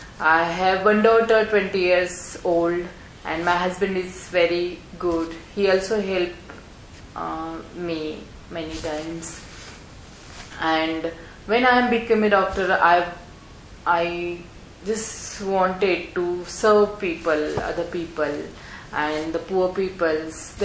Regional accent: India; English is a second language; from India. I'm living in Pune city in India

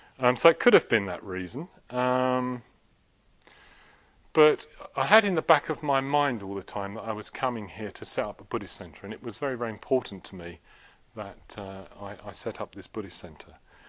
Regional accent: England, United Kingdom; now in Sweden; I found it very easy to make friends with people here in Sweden, even though at first, you know, being English, used to find Swedes rather reserved

